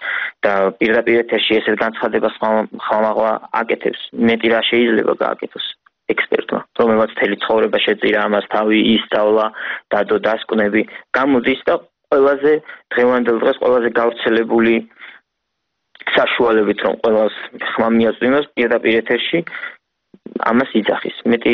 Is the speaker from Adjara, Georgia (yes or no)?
no; Rustavi, Kvemo Kartli, Georgia; მე რუსთავოზე გავიზარდე, რუსთავოზე ვცხოვრობ